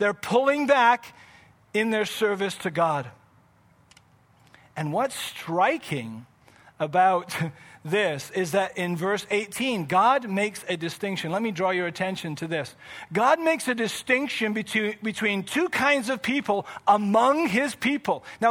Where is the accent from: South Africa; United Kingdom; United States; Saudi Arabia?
United Kingdom; England; now in Canada; because I was from England, Union Jack, I loved, that's what set me apart from all of these other Canadians.